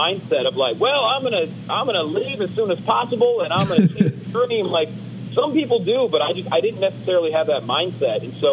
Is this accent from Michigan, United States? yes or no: no; Northampton, Pennsylvania, United States; I grew up in Northampton, Pennsylvania, and then went to college in Philly, University of the Sciences in Philadelphia